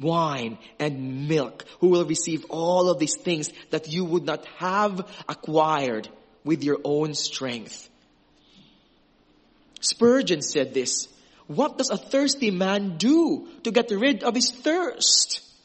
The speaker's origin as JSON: {"language": "English", "country": "Philippines", "tie": "born or raised there", "said": "I'm a Filipino. I'm used to the water here. I lived here all my life."}